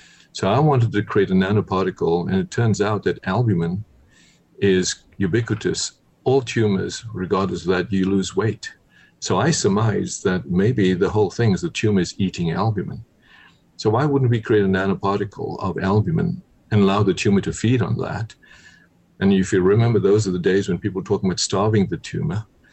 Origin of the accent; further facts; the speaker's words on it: South Africa; born there; I was born in South Africa under apartheid.